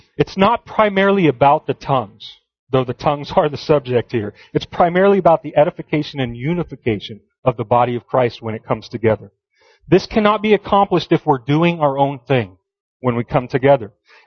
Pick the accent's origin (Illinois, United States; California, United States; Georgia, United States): California, United States; Los Angeles; I grew up in Los Angeles. It's very culturally diverse down there.